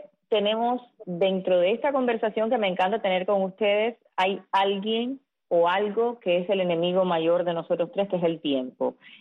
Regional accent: Cuba; Somos tres cubanos

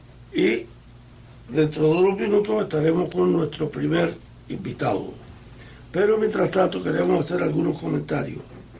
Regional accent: Cuba; now in United States; Yo todavía soy cubano, yo me siento cubano, que soy ciudadano americano.

